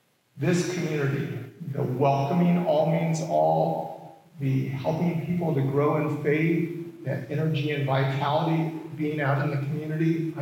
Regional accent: Bakersfield, California, United States; now in Sacramento, United States; friends who go to other churches here in Sacramento, and where I grew up in Bakersfield

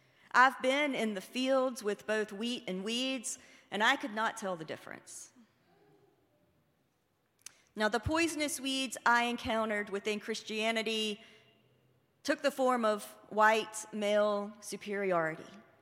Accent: Greenville, South Carolina, United States; Like I said, I'm from Greenville, South Carolina, home to Bob Jones University.

